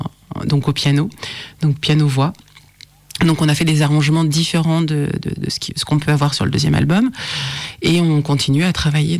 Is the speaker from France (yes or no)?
yes; Grenoble, Auvergne-Rhône-Alpes, France; now in Lyon, France; je suis originaire de Grenoble, j'habite à Lyon depuis plus de 20 ans maintenant, donc on peut dire que je suis lyonnaise d'adoption.